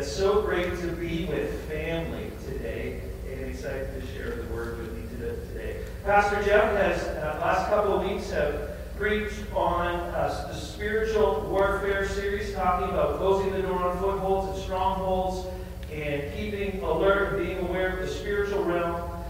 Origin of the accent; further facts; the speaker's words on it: Alberta, Canada; Sorry, I'm from Alberta.